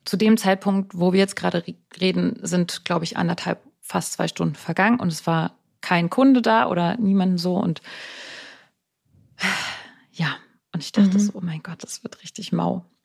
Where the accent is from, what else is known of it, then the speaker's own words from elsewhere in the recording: Germany; Und da ich ja Muttersprachlerin bin, hat dieser eine Satz schon gereicht, um zu sagen, hallo, ich bin Deutsche.